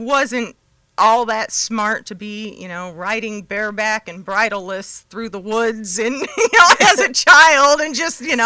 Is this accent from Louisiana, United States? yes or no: no; California, United States; now in McCormick, United States; I'm originally from California.